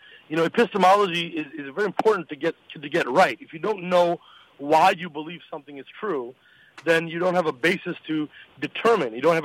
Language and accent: English; United States; So when I said that a moment ago, I was speaking as an American. I would say in our culture as Americans, we tend to be highly skeptical of conspiracy theorists.